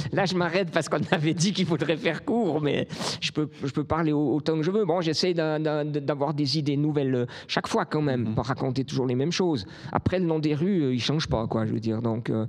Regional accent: Vaud, Switzerland; accent: Vaudois; Ça, je ne parle pas très bien. J'ai l'accent vaudois.

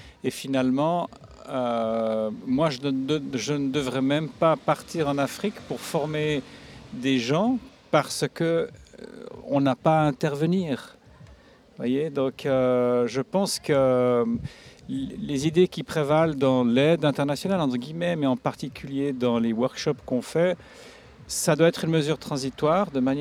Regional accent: Switzerland; c'est moi, je viens de Suisse

